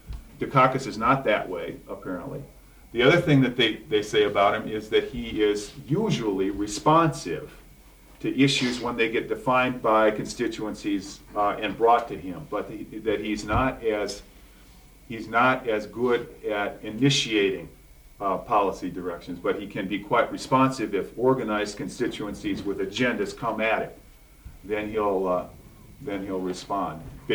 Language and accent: English; Chicago, Illinois, United States; Well, I mean, I'm a Chicagoan, and I've crossed paths and worked for and with and around Jesse Jackson for 20 years.